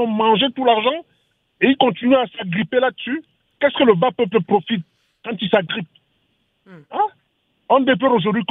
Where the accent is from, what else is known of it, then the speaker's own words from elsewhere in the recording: Cameroon; Moi qui vous parle aujourd'hui, je suis presque du village de ce monsieur qui est au pouvoir. Mais qu'est-ce que moi j'en profite en tant que Camerounais?